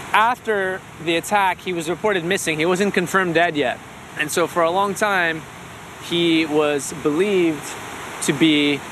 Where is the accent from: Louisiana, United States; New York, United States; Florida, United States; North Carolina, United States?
New York, United States; For a long time, I was not able to grieve as a New Yorker because I was so worried as a Muslim.